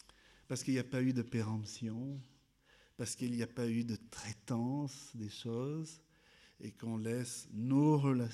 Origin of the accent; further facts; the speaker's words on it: Madagascar; born there; Vous savez, je suis né à Madagascar